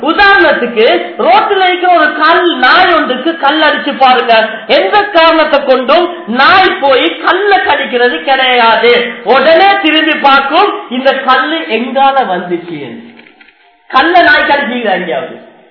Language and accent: Tamil; Sri Lanka; நாங்க எல்லாம் இங்க வந்து சேர்ந்தவங்க தான். எனவே இலங்கை முஸ்லீம்களாக எங்கட உள்ளத்துல வரணும், நாங்கள் அனைவர்களுமே இலங்கையர்கள் தான்.